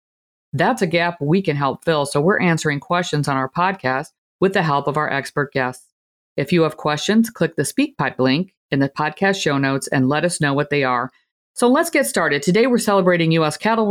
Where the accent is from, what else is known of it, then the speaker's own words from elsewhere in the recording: Indiana, United States; Iowa, Ohio, and Indiana, my home state, produce one-third of the eggs.